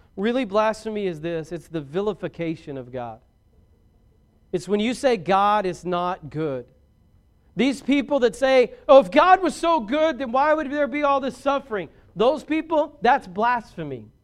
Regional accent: Braggs, Oklahoma, United States; because I'm from Braggs. And I can promise you there's never been anyone even close to Michael Jordan at Braggs.

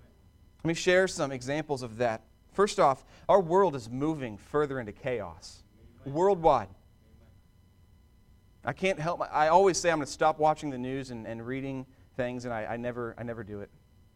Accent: Wichita, Kansas, United States; I grew up in Wichita, Kansas, and I have a buddy up there.

